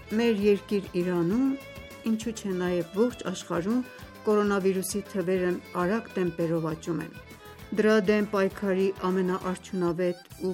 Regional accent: Khorramshahr, Khuzestan, Iran; also born or lived in Tehran; Ոչ, մենք նախքան հեղափոխություն ենք եկել Թեհրան։ Իմ մանկության տարիներն անցել են Խորամշահրում։

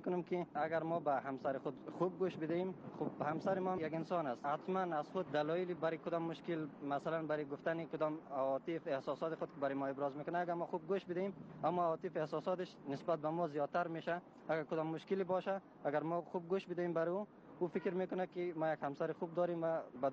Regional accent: Daykundi, Afghanistan; also born or lived in Ghazni; now in Kabul, Afghanistan; اصل ولایت ما از ولایت دایکندی است. ولایت فعلی که میشنیم غزنی و فعلا در کابل هستم.

